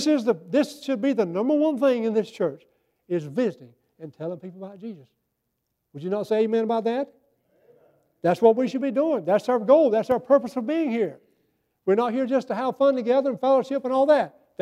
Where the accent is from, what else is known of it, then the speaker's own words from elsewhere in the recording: the South, United States; I'm a Southerner.